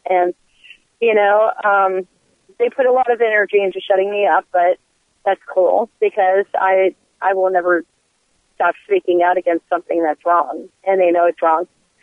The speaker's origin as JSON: {"language": "English", "town": "Roanoke", "region": "Virginia", "country": "United States", "tie": "born or raised there", "said": "I've been out of Roanoke, Virginia. That's my hometown."}